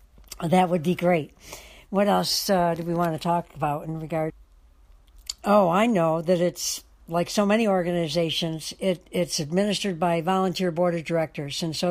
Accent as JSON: {"language": "English", "town": "Detroit", "region": "Michigan", "country": "United States", "tie": "born or raised there", "said": "I'll call it the my Say Nice Things About Detroit segment, my hometown"}